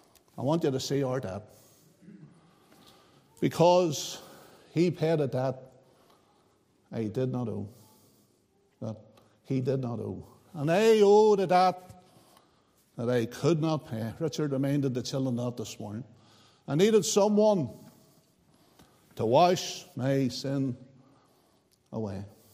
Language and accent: English; Craigavon, Northern Ireland, United Kingdom; born there; I was born on the 19th of July, 1971. The moment I was born in Craigavon Hospital, I was born a sinner.